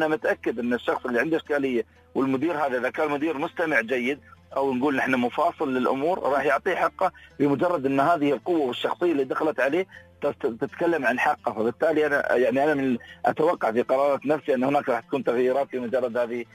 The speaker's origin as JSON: {"language": "Arabic", "country": "United Arab Emirates", "said": "اليوم نحن مجتمع إماراتي مثقف،"}